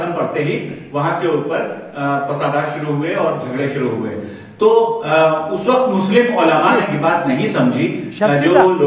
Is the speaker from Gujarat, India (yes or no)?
no; Lucknow, Uttar Pradesh, India; آپ ہم کو جانتے ہیں کہ ہم لکھنؤ کے رہنے والے ہیں